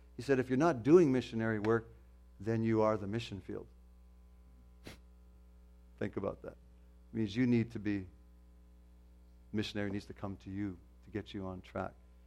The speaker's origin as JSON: {"language": "English", "town": "Coal Branch", "region": "Alberta", "country": "Canada", "tie": "born or raised there", "said": "So I grew up in the Coal Branch area there"}